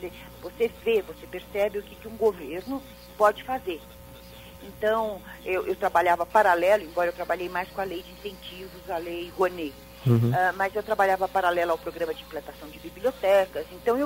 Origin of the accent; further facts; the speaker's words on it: São Paulo, Brazil; Bom, eu sou de São Paulo